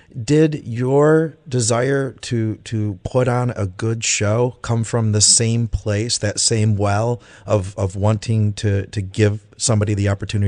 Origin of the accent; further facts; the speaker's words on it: Michigan, United States; I'm from Michigan, and she's from Michigan.